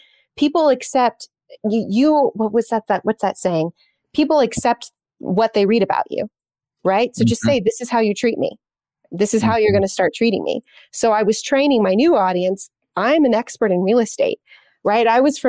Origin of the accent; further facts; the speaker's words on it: United States; And so I had to come back to America. America. I'm American.